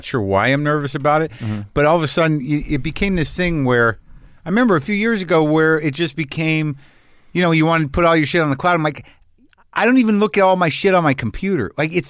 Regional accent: New Mexico, United States; I literally don't know any Spanish, even though I grew up in New Mexico.

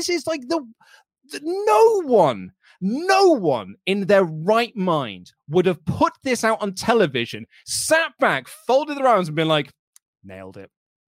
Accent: United Kingdom; I'm a British man, which means I've gone to British wrestling shows.

